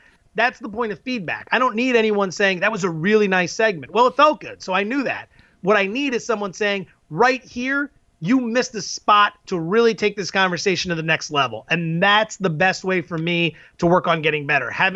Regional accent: Philadelphia, Pennsylvania, United States; because growing up in Philly and, you know, listening to what goes on at WFAN with him and his competitors, there's so much of that on the East Coast

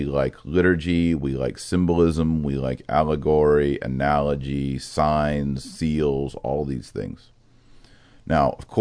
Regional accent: Texas, United States; I grew up in Texas as a Protestant.

